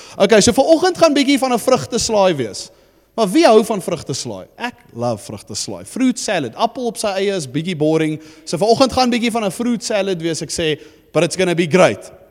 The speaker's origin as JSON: {"language": "Afrikaans", "town": "Johannesburg", "region": "Gauteng", "country": "South Africa", "moved": "yes", "lives_now": "Cape Town, South Africa", "said": "Ek is eintlik van Johannesburg af. Ek is so 2 jaar terug het ek Kaap toe getrek."}